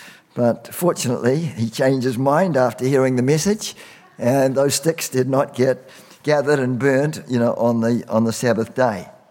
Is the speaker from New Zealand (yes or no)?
yes; New Zealand; You know, when I grew up in New Zealand, I mean, everything was shut on a Sunday.